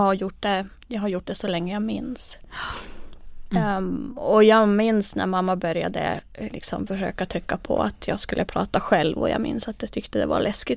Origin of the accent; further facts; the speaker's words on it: Finland; Swedish is a second language; moved away as an adult; now in Sweden; Dels har jag inte kunnat svenska förut. Jag flyttade till Sverige när jag var 18. Och jag är från finsk talande del av Finland.